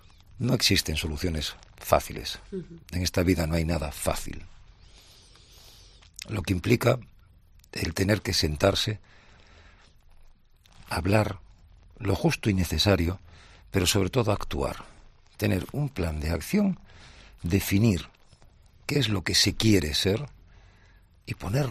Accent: Canary Islands, Spain; Yo crecí, parte de mi infancia está en Canarias, en la isla de Tenerife, sitio turístico donde los haya.

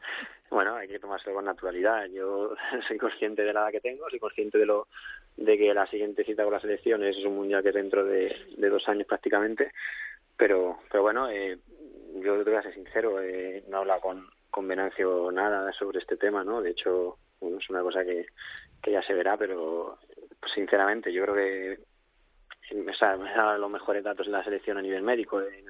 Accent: Madrid, Community of Madrid, Spain; para todos los que somos de Madrid

